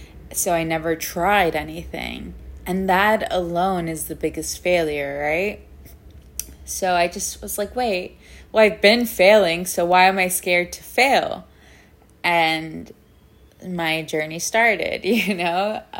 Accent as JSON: {"language": "English", "town": "New York City", "region": "New York", "country": "United States", "said": "I feel like as a New Yorker, my whole life, it's just fast paced"}